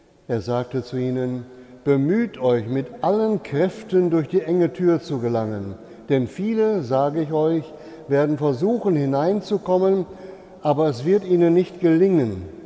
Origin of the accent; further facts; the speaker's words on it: Rheine, North Rhine-Westphalia, Germany; als in meiner Heimatstadt Rheine in den 50er Jahren die erste Rolltreppe in einem Kaufhaus eingebaut war.